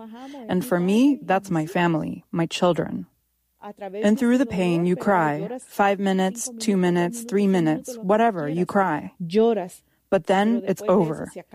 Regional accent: El Salvador; I grew up in El Salvador

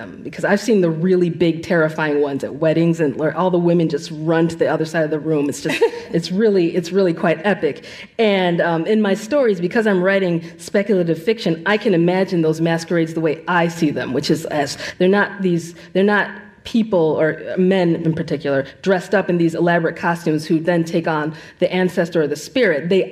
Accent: United States; So Nigerian-American. I was born and raised in this country, but from a young age, my parents were taking me back to, my siblings and I, back to Nigeria to reconnect with our heritage

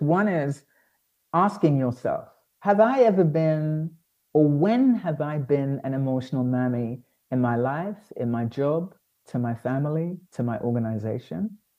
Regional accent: London, United Kingdom; born or raised there; also born or lived in New York; now in Accra, Ghana

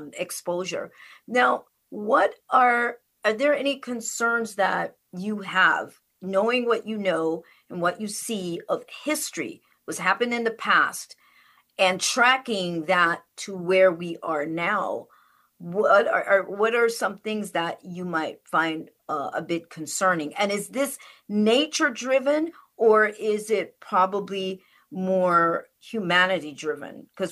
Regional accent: Westmoreland, Jamaica; born there; I was born in Jamaica in Westmoreland, in an area where it was very forest, you know, it's very forest-like, very much so, you know, so it's raining all the time.

